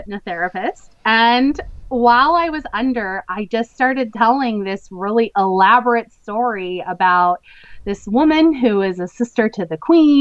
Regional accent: Montana, United States; I grew up in Montana, which is a couple of states over from where I live now. I grew up in a rural area.

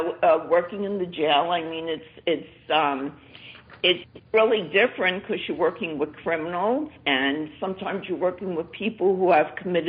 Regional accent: Brooklyn, New York, United States; born there; now in California, United States; Yes, I was born in Brooklyn, New York, and moved to California to actually work at Orange County Jail.

